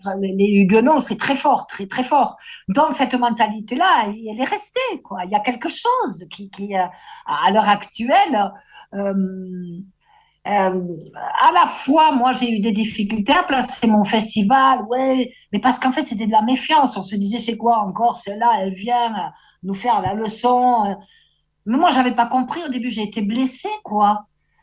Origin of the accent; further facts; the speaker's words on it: Occitanie, France; moi petite, j'ai grandi en Haute-Garonne, c'est à côté de l'Ariège, hein, c'est pas du tout loin.